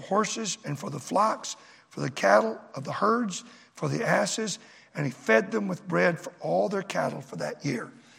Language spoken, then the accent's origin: English; Dallas, Texas, United States; When I grew up, of course, I grew up in Dallas. A lot of junk went on there.